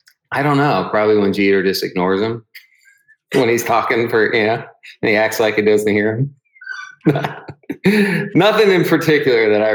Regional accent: Pittsburgh, Pennsylvania, United States; He probably has no clue, you know, who I am coming from Pittsburgh over there.

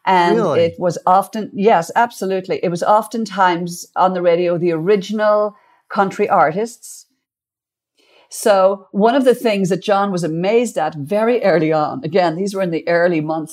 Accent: Ireland; It's the music that our parents listened to growing up in Ireland.

